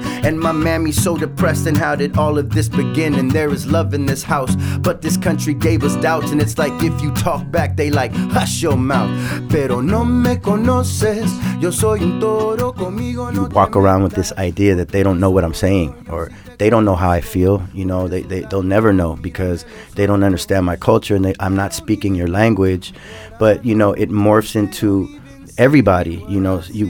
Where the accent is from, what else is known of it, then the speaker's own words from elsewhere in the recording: California, United States; I am a Bay Area native